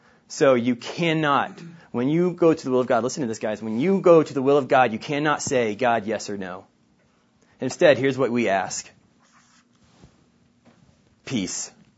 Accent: Oklahoma, United States; I'm from Oklahoma. I'm from southern Oklahoma, which just means guns are ingrained into my blood.

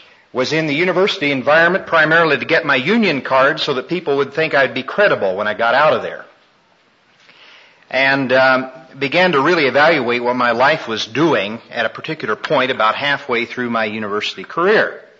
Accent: Smith Center, Kansas, United States; Now, I come from Smith Center, Kansas. Has anybody ever heard of Smith Center, Kansas?

